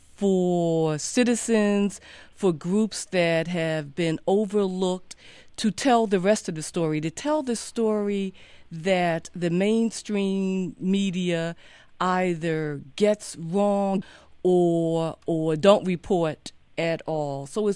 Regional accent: Brooklyn, New York, United States; I grew up in Brooklyn, where I live now.

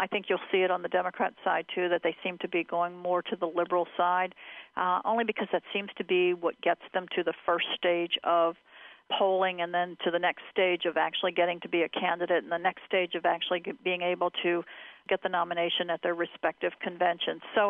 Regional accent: Norfolk, Virginia, United States; I was born and reared in Norfolk, Virginia, but I spent my summers with my aunt and uncle on a farm in North Carolina.

